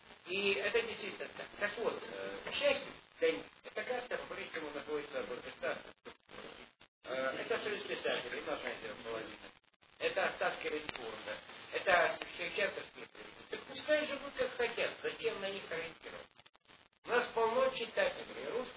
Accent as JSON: {"language": "Russian", "country": "Ukraine", "first_language": "Ukrainian", "second_language": "Russian", "said": "Я украиноязычный украинец."}